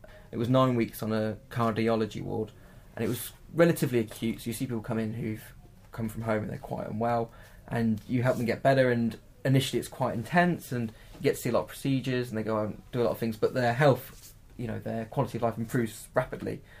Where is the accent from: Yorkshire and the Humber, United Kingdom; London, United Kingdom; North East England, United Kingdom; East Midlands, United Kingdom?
East Midlands, United Kingdom; Northampton; And I went to an A&E in my hometown, Northampton